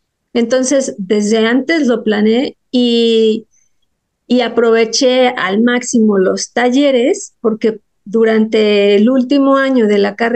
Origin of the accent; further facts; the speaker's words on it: Mexico City, Mexico; born there; crecí en un ambiente que yo diría que era mixto, es decir, nací en la Ciudad de México, oficialmente soy xochimilca, la familia de mi mamá es de Xochimilco, y la familia de mi papá son campesinos del Estado de México